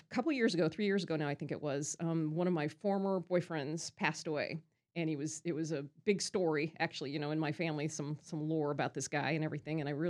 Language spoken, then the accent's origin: English; Evansville, Indiana, United States; The southeast side, actually real close to Nativity Catholic Church. We lived next door to the rectory, as a matter of fact.